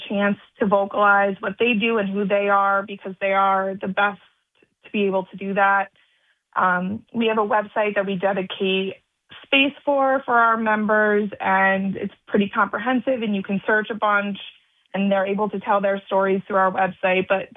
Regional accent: Delhi, New York, United States; Yeah, so I actually grew up in Delhi, New York. I'm from Delaware County and grew up in the watershed my entire life, always driving past the reservoirs.

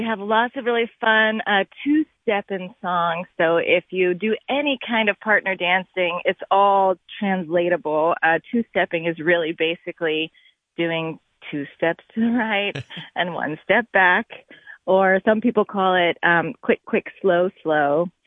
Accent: Tennessee, United States; now in Hudson Valley, United States; I didn't really like country music when I was growing up in Tennessee.

